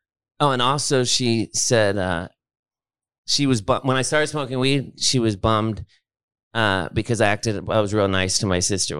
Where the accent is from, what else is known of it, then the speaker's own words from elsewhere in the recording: Los Angeles, California, United States; I was born at County General Hospital. In East Los Angeles, and then I grew up in Hollywood and near West Hollywood.